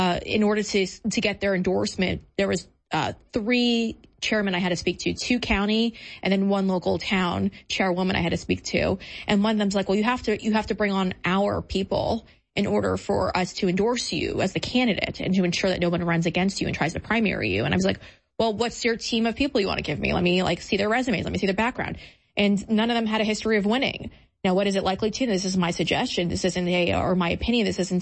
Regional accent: New York, United States; I will say this, though. You know, I'm from New York, and I left New York because I was going to get involved in local politics over there

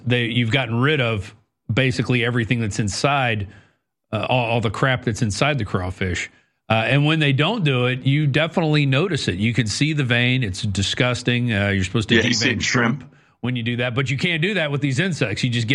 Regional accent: Louisiana, United States; I'm from Louisiana and you go to a crawfish boil

